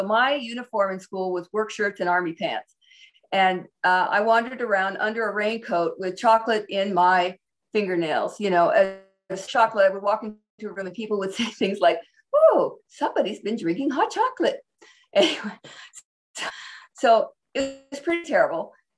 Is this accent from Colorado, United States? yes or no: no; Seattle, Washington, United States; I was raised in Seattle and my mother had moved to San Diego.